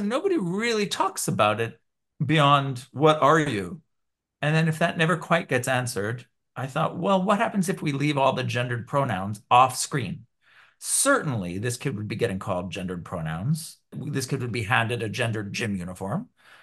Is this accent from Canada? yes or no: yes; Canada; now in Montreal, Canada; I'm living here in Montreal now, giving that a go, even though my French is not what it should be as a Canadian